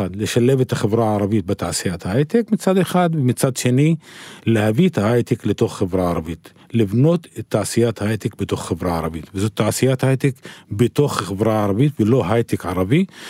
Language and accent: Hebrew; Northern District, Israel; אני מגיע מערבי בגליל, נשוי ואב ל4.